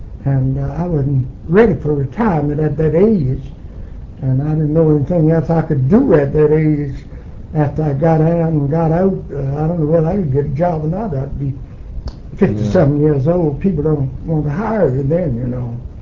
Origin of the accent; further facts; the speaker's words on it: United States; Well, I was born in the Vinegar Hill neighborhood. I was born at 333 West Main.